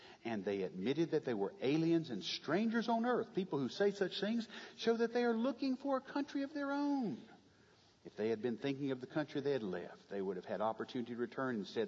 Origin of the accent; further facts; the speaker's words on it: the South, United States; But to two people born and raised in the South, as Dorothy used to say, there's no place like home.